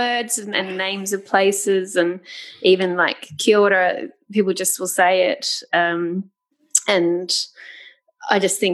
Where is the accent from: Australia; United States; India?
Australia; But we make all these jokes about the Kiwis. That's our nickname for the New Zealand people.